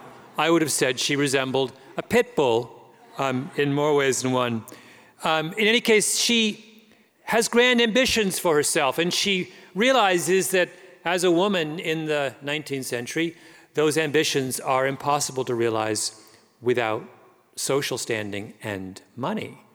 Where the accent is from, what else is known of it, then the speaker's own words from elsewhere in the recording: Canada; And I'm a Canadian, so I have a whole complex about my much larger and better known neighbor.